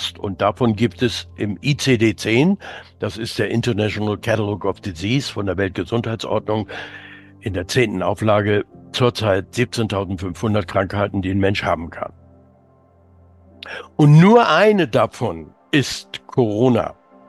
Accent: Hamburg, Germany; born there; ich bin in Hamburg geboren.

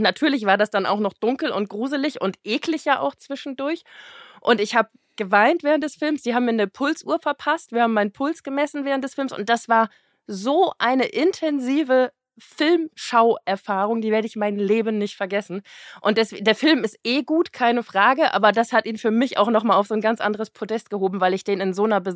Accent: Baltic coast, Germany; und ich bin an der Ostsee groß geworden.

